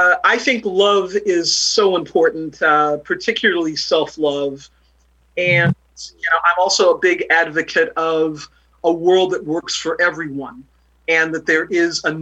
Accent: Huntsville, Alabama, United States; I grew up in the South. I grew up in segregation. I personally saw things. My parents were very active in the civil rights movement. I grew up in Huntsville, Alabama.

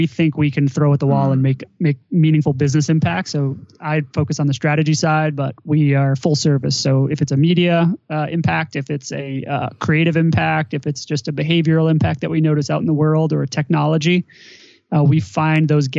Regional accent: Long Island, New York, United States; now in Boston, United States; So originally, I mean, I grew up in Long Island, New York. Beautiful, scenic Long Island, New York.

